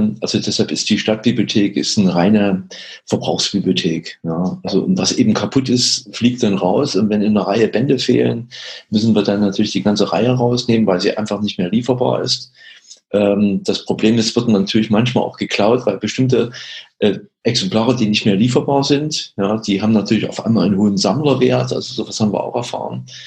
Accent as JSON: {"language": "German", "region": "eastern Germany", "country": "Germany", "tie": "born or raised there", "said": "Ich bin ja aus dem Osten und bin auch im Osten groß geworden."}